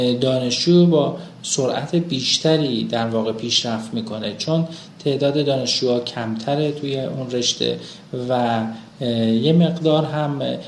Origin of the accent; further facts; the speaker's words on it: Hamadan, Iran; من متولد 12 اسفند 51 هستم. در شهر همدان به دنیا اومدم، در یه خانواده فرهنگی که پدر مادرم معلم هستن به دنیا اومدم.